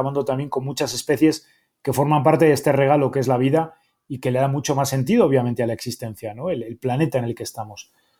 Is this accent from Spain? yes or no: yes; Spain; now in Mexico City, Mexico; Soy español, llevo 11 años en México, vivo en la Ciudad de México